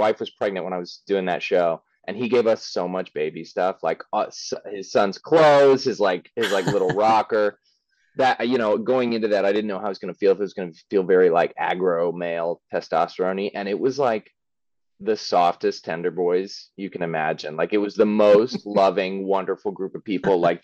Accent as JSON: {"language": "English", "town": "Kansas City", "region": "Missouri", "country": "United States", "tie": "born or raised there", "also_born_or_lived": "Michigan / New Jersey / New York", "said": "I was born in Kansas City. That's definitely my hometown, but I was born there and I went to high school there, but in between we lived all over. We were in Michigan, we were in New Jersey, we lived in New York for about 3 years."}